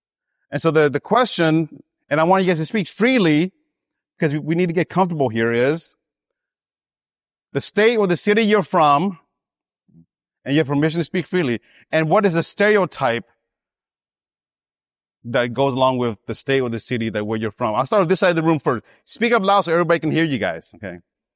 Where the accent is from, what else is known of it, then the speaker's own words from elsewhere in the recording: California, United States; also born or lived in Minnesota, United States; Yeah, I grew up in California, And when I got to Minnesota, it's pretty cold there.